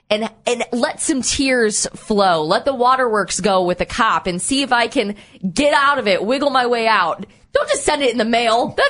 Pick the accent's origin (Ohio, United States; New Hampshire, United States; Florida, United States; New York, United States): Ohio, United States; Cleveland; I've lived in Cleveland. I grew up in Cleveland. I'm from here. I learned to drive here.